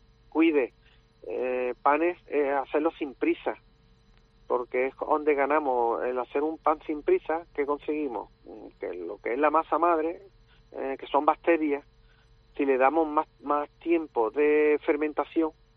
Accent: Spain; representar como panadero español

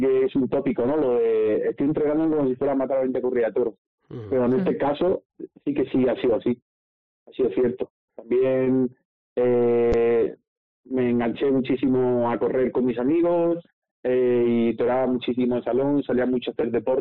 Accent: Ellín, Castilla-La Mancha, Spain; Sí, en Ellín fue, en mi pueblo.

